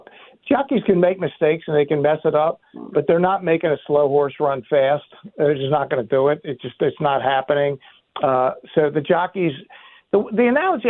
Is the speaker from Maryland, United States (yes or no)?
yes; Baltimore, Maryland, United States; You know, it isn't for me only because I grew up in Baltimore, so the Preakness is my favorite, and it's strictly a hometown thing.